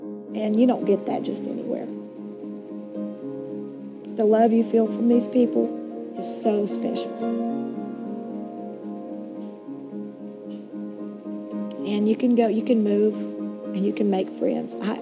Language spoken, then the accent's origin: English; Kimball, West Virginia, United States; I'm from Kimball, West Virginia. My family's been here since 1945